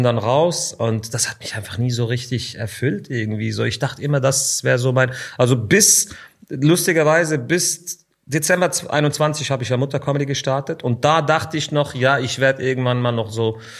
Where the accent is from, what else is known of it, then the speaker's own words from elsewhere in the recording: Zurich, Switzerland; man ist ein bisschen Libanese, man ist ein bisschen Schweizer so, man nimmt so das Positive aus beiden Kulturen, aber ich würde schon sagen, so, ich bin Zürcher. Das ist so wirklich meine Identität, meine Stadt.